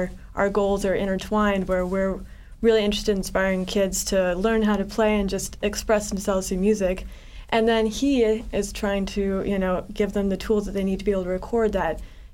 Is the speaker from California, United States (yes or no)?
no; Austin, Texas, United States; I come from Austin, Texas, and I've always lived in cities.